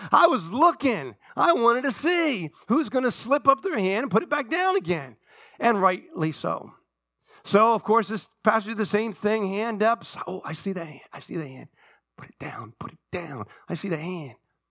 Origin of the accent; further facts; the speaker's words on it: North Plainfield, New Jersey, United States; I was raised in the Baptist church in North Plainfield, where every Sunday they would have an altar call.